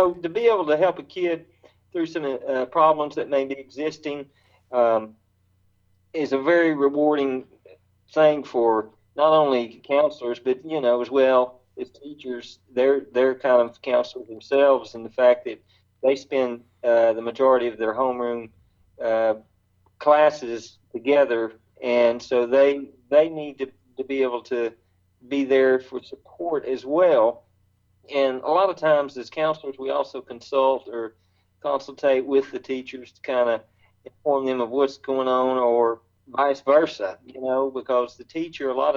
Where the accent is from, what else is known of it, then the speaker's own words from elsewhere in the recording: Georgia, United States; now in Knoxville, United States; originally I'm from Spalding County, but I am up here right outside of Knoxville, so this is big orange country